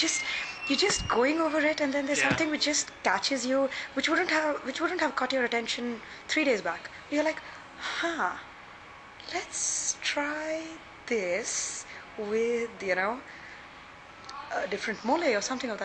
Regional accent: India; English is a second language; moved away as an adult; now in Chicago, United States; when I came from India, I landed in Chicago.

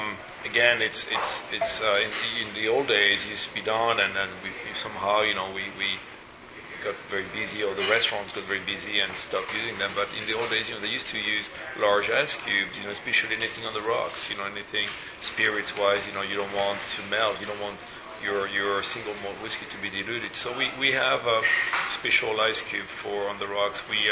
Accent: Lille, Hauts-de-France, France; she's from Lille. She's from my hometown.

